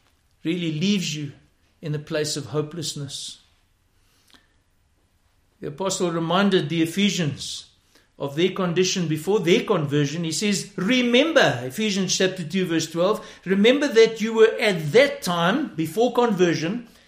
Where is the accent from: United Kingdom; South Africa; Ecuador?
South Africa; It's no use me, as a South African, stuck in Wuhan, hoping that the Americans would put me on their plane.